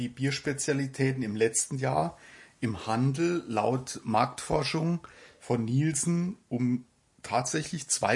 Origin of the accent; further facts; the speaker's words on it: Saarland, Germany; Und ich komme ja aus dem Saarland und da gab's in meiner Jugend eigentlich nur Pilzbier